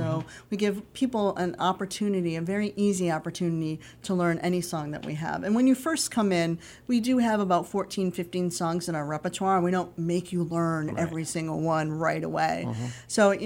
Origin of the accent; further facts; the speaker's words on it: Massachusetts, United States; now in Northbridge, United States; So I'm originally from Western Mass, but now I live in Northbridge